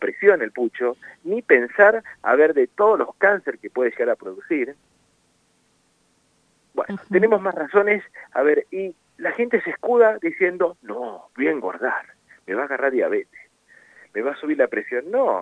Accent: Argentina; como buenos argentinos

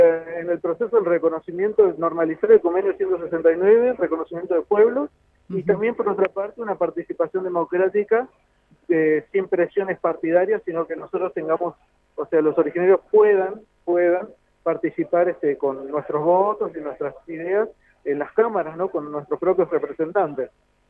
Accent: Villa Regina, Río Negro, Argentina; also born or lived in Bolivia; Yo nací extrañamente en Bolivia, pero mi mamá es de Villa Regina.

